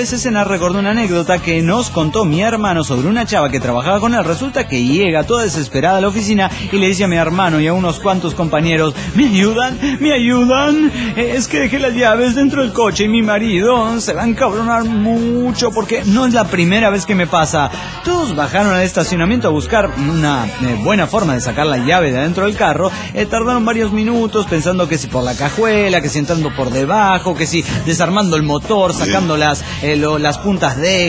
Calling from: Chetumal, Quintana Roo, Mexico; de Chetumal Quintana Roo.

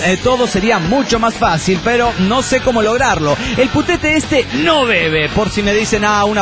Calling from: Mexico City, Mexico; saludándolos desde el inundado DF Mexicano

